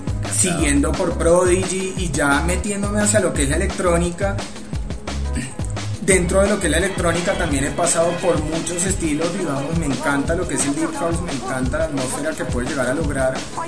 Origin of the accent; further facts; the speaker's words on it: Cali, Valle del Cauca, Colombia; also born or lived in Argentina; Creciendo en Cali, obviamente crecí con todo lo que era la salsa, el merengue y todo lo que se bailaba en esa época por allá.